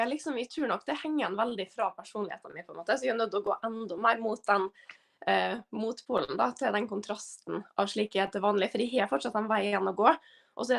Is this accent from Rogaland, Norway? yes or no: no; Trondheim, Trøndelag, Norway; Når jeg gikk kamp her hjemme i Trondheim